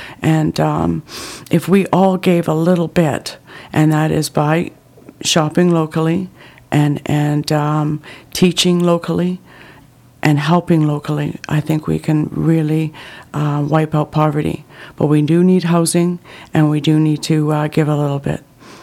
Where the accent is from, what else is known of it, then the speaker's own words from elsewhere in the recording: Yukon, Canada; now in Salmon Arm, Canada; I'm from the Yukon Territories. We arrived here, my daughter and I, in 1991.